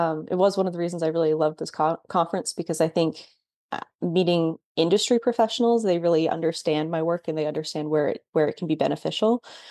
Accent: Canada; as a Canadian, I didn't have any agricultural education opportunities in Canada and Canadian schools.

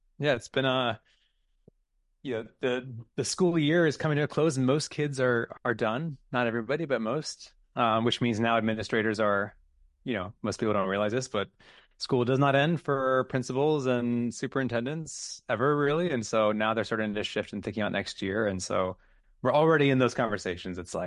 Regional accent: Akron, Ohio, United States; Being in Ohio, I grew up in Akron, 400,000 people. I was what that Midwestern kid who dreamed of the big city.

